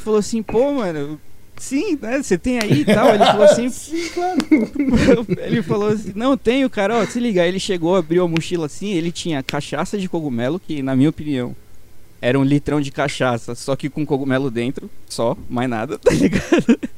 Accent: Brazil; Não entendi nada, eu sou brasileiro e tal.

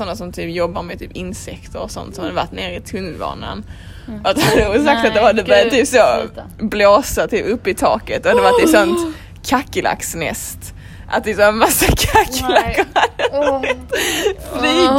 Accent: Sweden; Alltså jag kommer ihåg, för det har vi liksom inte hemma i Sverige i typ husen och sånt liksom.

